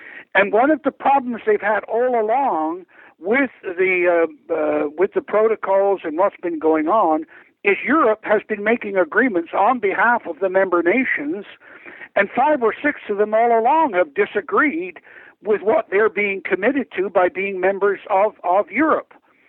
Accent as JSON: {"language": "English", "country": "Canada", "said": "As a Canadian, you might remember"}